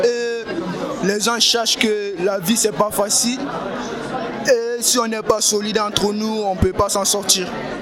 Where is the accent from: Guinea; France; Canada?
Guinea; French is a second language; je viens de Guinée mais j'ai trois d'origine, de Jamaïque, un peu Maroc et Guinée.